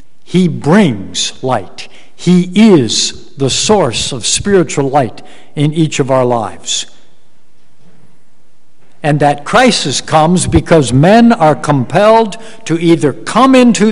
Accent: Hawaii, United States; I've told you before, I'm sure, that I grew up in the Hawaiian Islands.

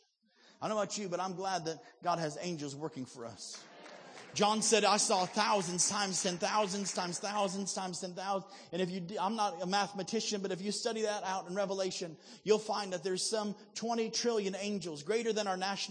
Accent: Chicago, Illinois, United States; also born or lived in Wisconsin; My accent is confused. I was raised in Chicago, lived in Wisconsin.

